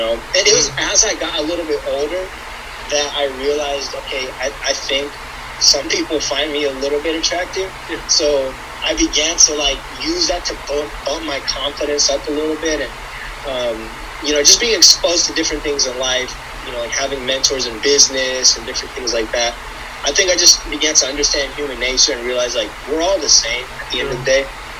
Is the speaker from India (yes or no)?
yes; India; born there; So I was born in India.